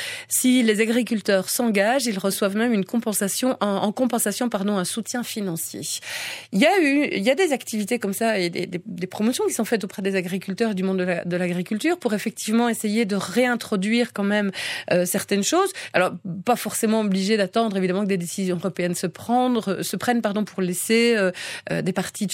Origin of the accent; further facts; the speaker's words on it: Belgium; si certaines espèces ont disparu chez nous en Belgique